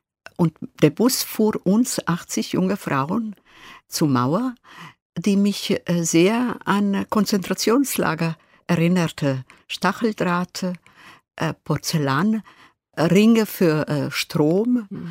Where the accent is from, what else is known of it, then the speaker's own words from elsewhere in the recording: Split, Split-Dalmatia County, Croatia; German is a second language; moved away as an adult; now in Berlin, Germany; Ich bin in Split geboren. Meine Eltern kamen aus einem Bergdorf, 50 Kilometer von Split entfernt. Dort lebte ich bis zu meinem 10. Lebensjahr und wurde dann in ein Vorort von Split mitgenommen